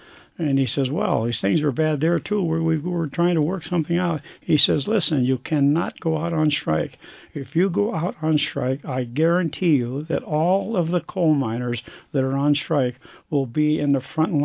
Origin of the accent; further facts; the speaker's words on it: Patton, Pennsylvania, United States; born there; I was born in Patton, Pennsylvania, down in Cambria County.